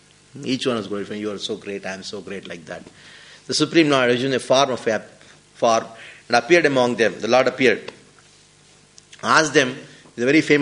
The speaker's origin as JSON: {"language": "English", "region": "South India", "country": "India", "tie": "born or raised there", "said": "Once I was giving a lecture in South India, in my hometown."}